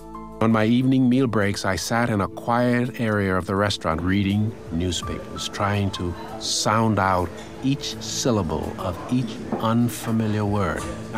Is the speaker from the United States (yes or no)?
no; Bahamas; accent: Bahamian; My accent was Bahamian. It was terrible. It was sing-songy, as most Caribbean accents are.